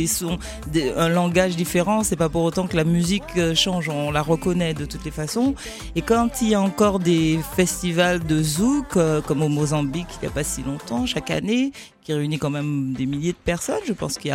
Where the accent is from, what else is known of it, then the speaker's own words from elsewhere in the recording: Martinique; en tant que Martiniquaise, qu'on prend souvent pour une Sénégalaise.